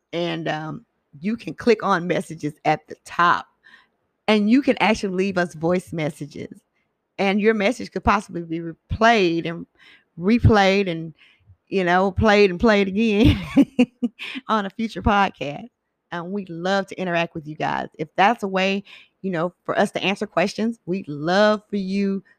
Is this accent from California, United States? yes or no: no; Huntsville, Alabama, United States; Shout out to Black Huntsville. We are from Huntsville, Alabama.